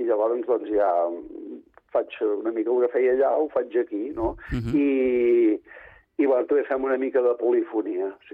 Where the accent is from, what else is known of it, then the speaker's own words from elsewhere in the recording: Badalona, Catalonia, Spain; now in Sitges, Spain; jo soc de Badalona, feia d'organista a Santa Maria de Badalona